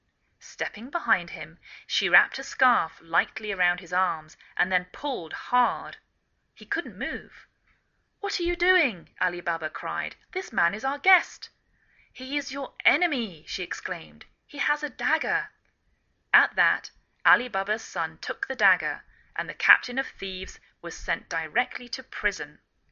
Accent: England, United Kingdom; now in United States

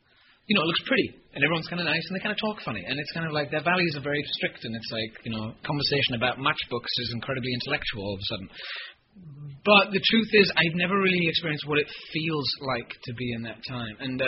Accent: England, United Kingdom; I think being English, like, that's so shoved down your throat as a kid.

